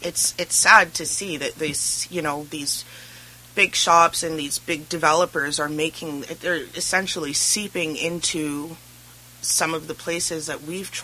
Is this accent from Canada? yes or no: yes; Vancouver, British Columbia, Canada; I was born and raised in Vancouver, East Vancouver particularly